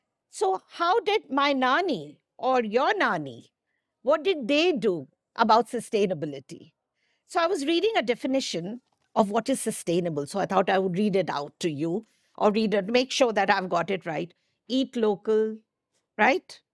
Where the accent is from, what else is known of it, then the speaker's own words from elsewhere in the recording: Gwalior, Madhya Pradesh, India; also born or lived in Calcutta; I was born in Calcutta and grew up in a place called Gwalior.